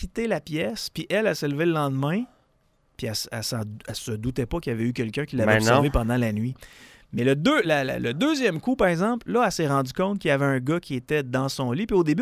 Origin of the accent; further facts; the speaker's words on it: Quebec City, Quebec, Canada; Moi, je viens du centre-ville de Québec.